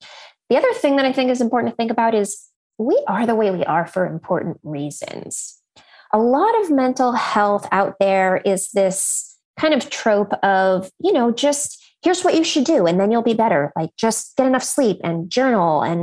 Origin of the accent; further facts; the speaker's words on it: California, United States; And I grew up in Silicon Valley.